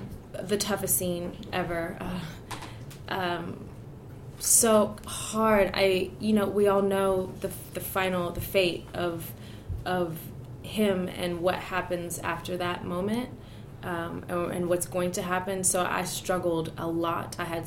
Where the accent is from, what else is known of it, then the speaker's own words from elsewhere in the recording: United States; because, you know, I'm American